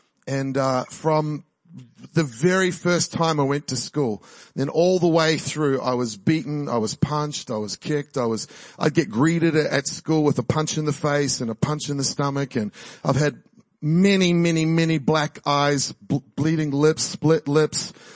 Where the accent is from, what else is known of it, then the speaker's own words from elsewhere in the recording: Auckland, New Zealand; moved away; also born or lived in Hibiscus Coast; I grew up in New Zealand. I grew up in Auckland, in South Auckland, and then in the Hibiscus Coast. But I haven't lived here for 20 years or 22 years now.